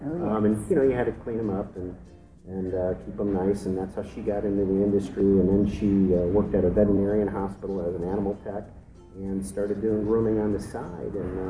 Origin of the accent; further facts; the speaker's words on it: Cleveland, Ohio, United States; born there; Okay, well, I was born in Cleveland, Ohio in 1964 on April 24th, which means today is my 51st birthday.